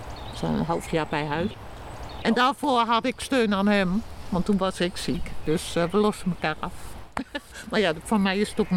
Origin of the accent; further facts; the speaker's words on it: Overijssel, Netherlands; Ik kom zelf uit Overijssel, waar de noberschap natuurlijk heel erg is.